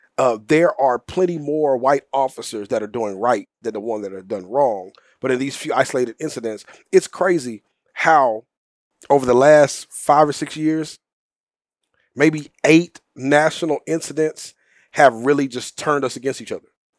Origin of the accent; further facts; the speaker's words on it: Houston, Texas, United States; And I was born and raised in South Houston, in a predominantly African-American environment, a deep, rich African-American environment.